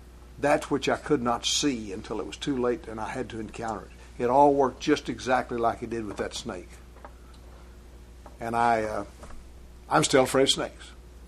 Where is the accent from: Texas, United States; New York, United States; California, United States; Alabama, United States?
Texas, United States; I'm from West Texas. I'm a man. West Texas men know no fear.